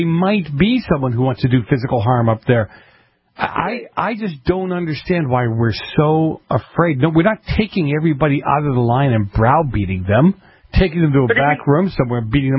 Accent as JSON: {"language": "English", "town": "Boston", "region": "Massachusetts", "country": "United States", "tie": "born or raised there", "said": "When I grew up in Boston in the 70s and you know, early 80s"}